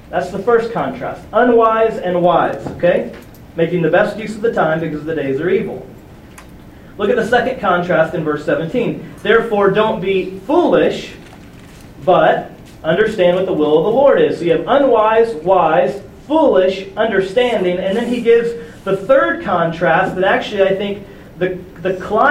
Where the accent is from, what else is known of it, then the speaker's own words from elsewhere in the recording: Houston, Texas, United States; I was one of seven children, and I grew up in Houston, Texas.